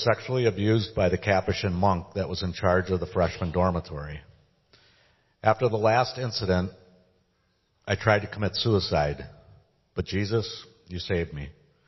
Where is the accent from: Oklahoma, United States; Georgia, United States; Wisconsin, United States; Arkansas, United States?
Wisconsin, United States; West Bend; I was raised in West Bend, the oldest of five children, and attended a Catholic grade school.